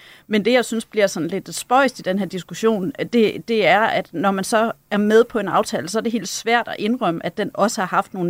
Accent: Hjørring, North Denmark Region, Denmark; moved away as an adult; jeg kommer selv fra Hjørring, og jeg kan love for, at hvis der havde været et universitet i Hjørring, dengang jeg blev færdig med gymnasiet, så ville jeg være blevet der, for jeg elskede jo Hjørring.

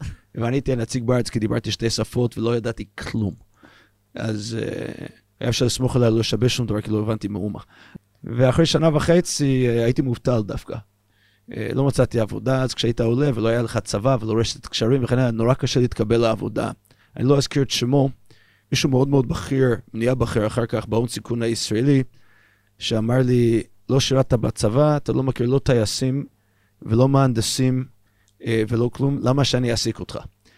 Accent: New York, United States; Hebrew is a second language; moved away as an adult; now in Israel; אני גדלתי בניו יורק, כן. המשפחה שלי דווקא הגיעה לארצות הברית מאוד מאוד מוקדם, חלק במאה ה-19 אחרי מלחמת האזרחים האמריקאי. ואנחנו משפחה מאוד אמריקאית, אבל מאוד ציונית, אורתודוקסית.

